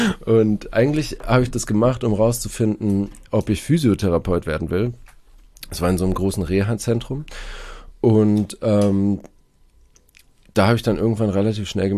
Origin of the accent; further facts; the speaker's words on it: Baden-Württemberg, Germany; now in Hamburg, Germany; Genau, ich bin in der Nähe von Stuttgart aufgewachsen und da hatte ich halt den Schönbuch so vor meiner Haustür